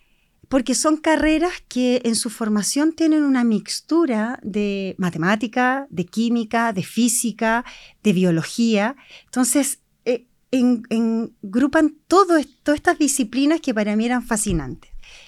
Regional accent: Valdivia, Los Ríos, Chile; also born or lived in Santiago; yo originalmente y de nacimiento soy santiaguina, pero mis papás migraron hacia el sur muchos años atrás y llegaron a Valdivia. Estoy hablando hace muchos años atrás. Y luego mis papás, súper inquietos, les encantaba el sur, y se vinieron a Osorno.

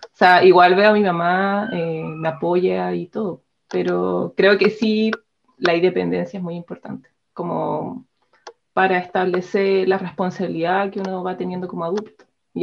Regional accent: Puerto Montt, Los Lagos, Chile; now in Osorno, Chile; Bueno, soy de Puerto Montt, pero actualmente vivo en Osorno por temas de estudio. Así que ya llevo unos 3 años más o menos acá en Osorno, conociendo.

